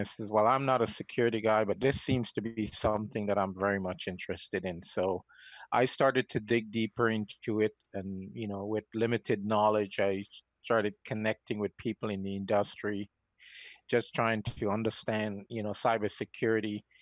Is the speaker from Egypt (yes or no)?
no; Canada; I am Canadian, and I'm still Canadian.